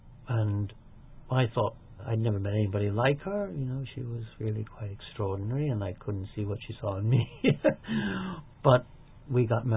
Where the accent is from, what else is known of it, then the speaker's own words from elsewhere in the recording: Manhattan, New York, United States; Okay, I was from New York, but you see, they said, oh, you're American. I said, I don't know, I'm not. Well, I am an American passport, but really, I mean, I only know the Manhattan.